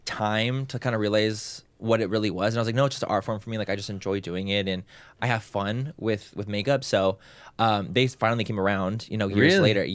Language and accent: English; San Diego, California, United States; I'm from San Diego.